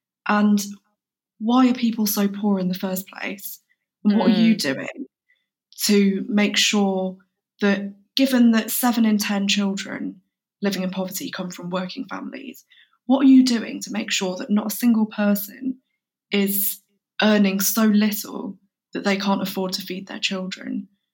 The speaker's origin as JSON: {"language": "English", "country": "India", "said": "And so like I'm Indian, and my mum's very particular about the way that she makes rice."}